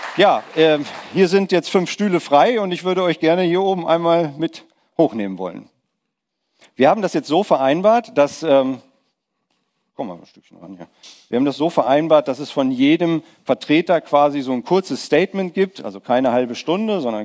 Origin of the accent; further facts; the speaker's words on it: North Rhine-Westphalia, Germany; Wir kommen aus Nordrhein-Westfalen, wir sind in Bayern.